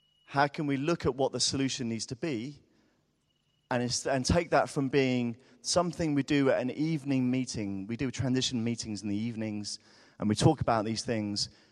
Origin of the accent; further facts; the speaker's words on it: Brighton, South East England, United Kingdom; from Brighton on the south coast of England.